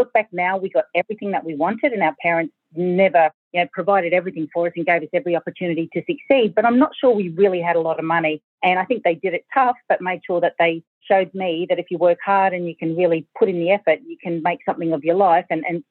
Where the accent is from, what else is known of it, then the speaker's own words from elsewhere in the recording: Brisbane, Queensland, Australia; I grew up in Brisbane in the northern suburbs, in a suburb called West Chermside.